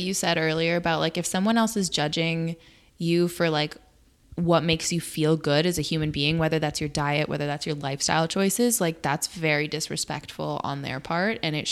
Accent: Canada; You know, I'm from Canada. I just got tough skin.

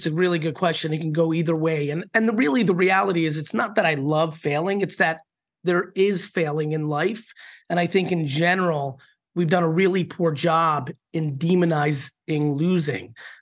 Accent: Queens, New York, United States; also born or lived in Soviet Union / New Jersey; the Soviet Union. I came to America, you know, and it was a very, you know, humble beginning. And growing up in Queens and then New Jersey

